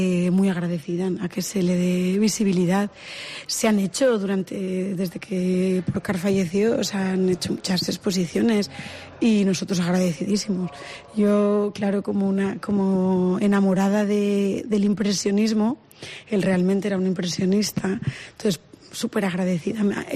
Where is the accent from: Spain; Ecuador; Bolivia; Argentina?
Spain; Castellón de la Plana, Valencian Community; a mí Castellón, a mí la terreta me tire, soy más de Castellón que el Fadrí